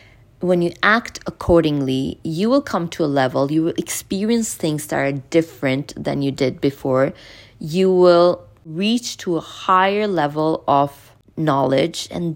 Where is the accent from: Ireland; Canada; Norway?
Norway; English is a second language; I'm Norwegian even though I'm speaking English.